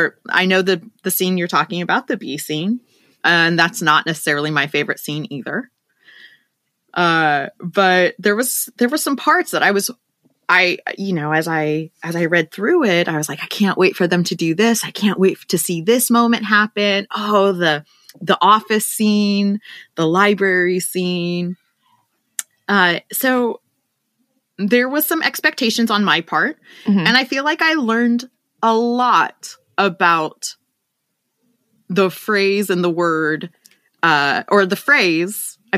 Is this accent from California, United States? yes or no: yes; California, United States; I'm from California.